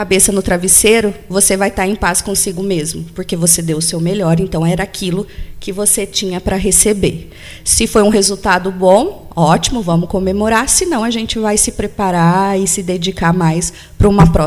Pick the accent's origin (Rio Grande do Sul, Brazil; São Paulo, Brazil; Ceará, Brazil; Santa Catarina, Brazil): São Paulo, Brazil; é pelo meu sotaque, dá para perceber que eu não sou gaúcha, né? Eu sou paulista, né? Já rodei bastante o Brasil, porque meu pai, ele trabalhava em construções de hidrelétricas, então eu conheço praticamente quase todos os estados brasileiros